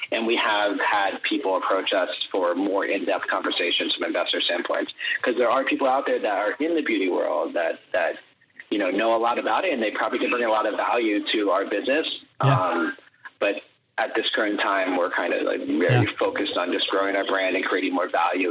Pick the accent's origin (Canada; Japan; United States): United States; Miami, Florida; I'm from Miami. My dad's in Miami.